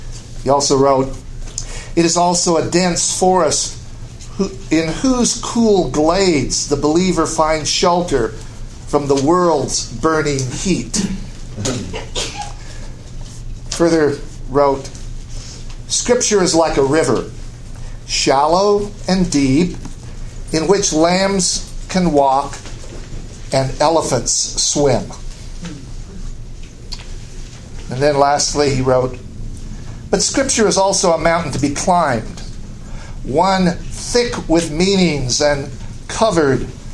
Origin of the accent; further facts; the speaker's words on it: Woodburn, Oregon, United States; I recall talk of that great and abominable church in the congregation that I was raised in Woodburn, Oregon.